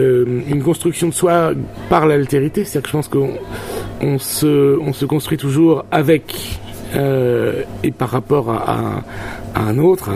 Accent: France; now in Barcelona, Spain; oui, je suis français, je vis à Barcelone.

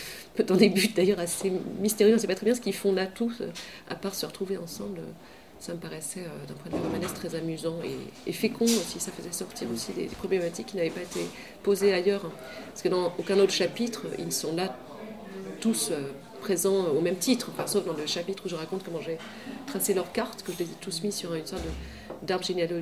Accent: Belgium; born there; moi aussi je suis née en Belgique et je suis encore belge

